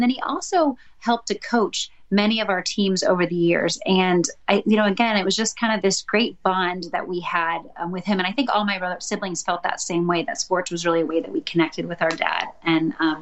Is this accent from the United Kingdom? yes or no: no; Chicago, Illinois, United States; born there; Well, just so you know, I'm a little bit north of Indianapolis, but I was born in Chicago. I was the number 5 of 6 children, and my parents were both born and raised in the Chicago area as well.